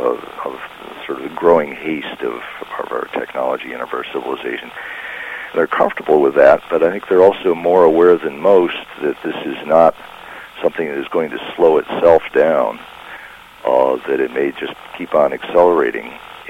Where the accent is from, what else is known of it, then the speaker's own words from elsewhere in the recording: Rockford, Illinois, United States; when I was growing up in Rockford in the 50s